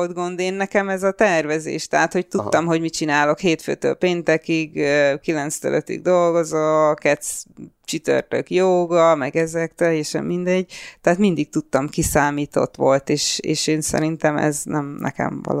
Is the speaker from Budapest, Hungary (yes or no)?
yes; Csepel, Budapest, Hungary; born there; moved away as an adult; now in England; Hát Csepelen születtem